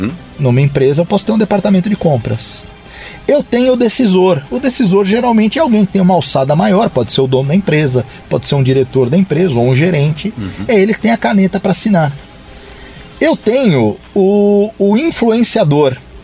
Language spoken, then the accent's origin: Portuguese; São Paulo, Brazil; eu sou aqui de São Paulo